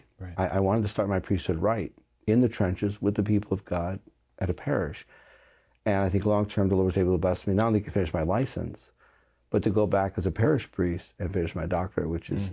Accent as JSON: {"language": "English", "country": "Germany", "tie": "born or raised there", "said": "I grew up in Germany, came yeah. home, was like, yes, you know, I'm a Southerner"}